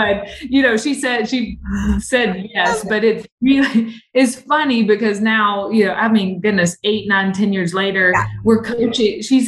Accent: the South, United States; And I am from the South, so I get to watch the sugar.

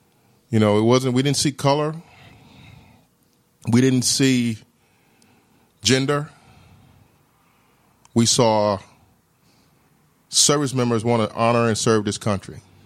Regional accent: Jackson, Mississippi, United States; I grew up in Jackson, Mississippi.

